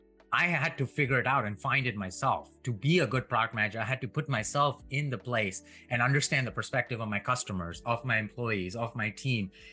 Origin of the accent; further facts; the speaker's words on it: India; now in United States; So I grew up in India, an immigrant to the United States.